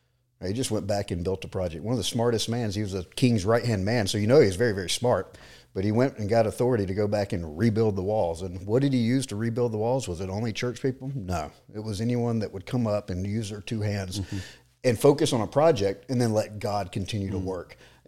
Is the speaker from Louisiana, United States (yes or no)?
no; Buford, Georgia, United States; prior to that, we lived here in Georgia, born and raised in Buford, Georgia, married to my high school sweetheart.